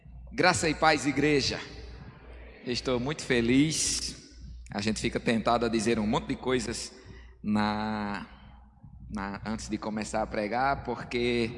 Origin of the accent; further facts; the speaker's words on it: Caicó, Rio Grande do Norte, Brazil; now in Recife, Brazil; eu não sou do Recife, nós somos de Caicó, mas há 27 anos que nós moramos em Recife e eu me considero mais recifense do que potiguar